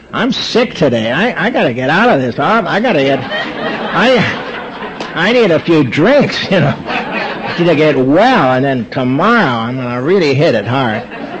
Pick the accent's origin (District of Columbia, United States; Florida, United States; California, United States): California, United States; And I am from California, and I'm from the Pacific Group in Los Angeles, West L.A.